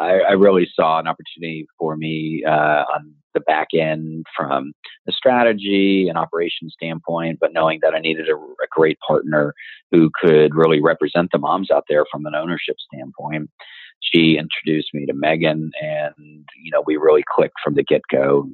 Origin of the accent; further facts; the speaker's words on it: Houston, Texas, United States; also born or lived in Charleston; So I'm from Houston. I was originally born in Charleston, but we moved here when I was a kid. So I grew up here in Houston.